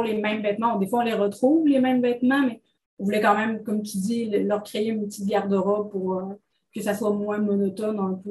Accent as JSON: {"language": "French", "country": "United States", "said": "on avait une tendance à faire les architectures plus américaines parce qu'on est américain"}